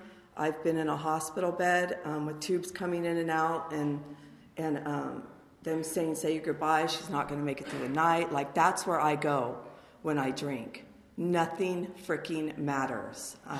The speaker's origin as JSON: {"language": "English", "town": "Palmdale", "region": "California", "country": "United States", "tie": "born or raised there", "said": "And I grew up right here in Palmdale."}